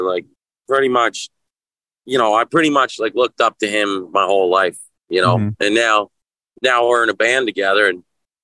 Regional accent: Odessa, Ontario, Canada; also born or lived in Kingston / Amherstview; I was born in Kingston, Ontario, and we were raised about 20 minutes outside Kingston in Amherstview and then in Odessa. So like Amherstview is like a little suburb, basically, of Kingston. I'd say it's actually more like 10 minutes. And then we moved to Odessa when I got to grade three, and that was in the country

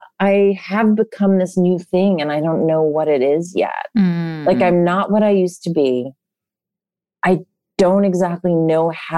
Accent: New York City, New York, United States; I had this afternoon at the Museum of Modern Art, which is a place I grew up in New York City, and I used to go there all the time.

